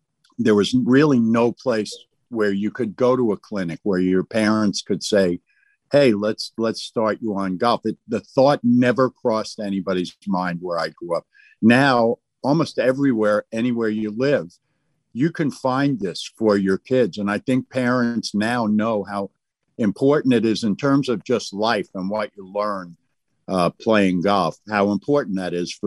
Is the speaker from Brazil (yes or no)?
no; New York, United States; I grew up in New York.